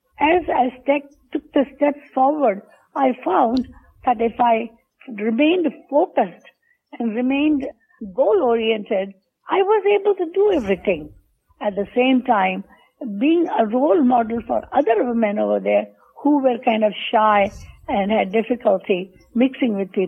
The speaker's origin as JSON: {"language": "English", "country": "India", "second_language": "English", "said": "I came from India, so it's a struggle."}